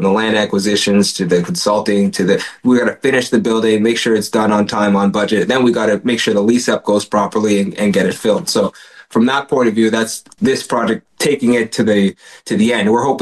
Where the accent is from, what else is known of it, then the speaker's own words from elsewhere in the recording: Ghana; So we're from Ghana in West Africa.